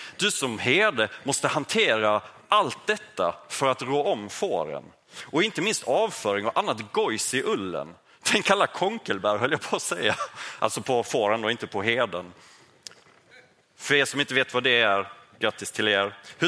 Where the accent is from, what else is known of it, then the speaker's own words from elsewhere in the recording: Yemen; på herdar ute i vildmarken i Jemen där jag växte upp som missionärsbarn